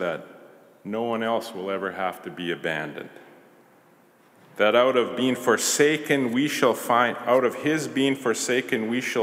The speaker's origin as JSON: {"language": "English", "town": "Charlotte", "region": "North Carolina", "country": "United States", "said": "I was going to say I come from this certain place, but actually I come from Charlotte."}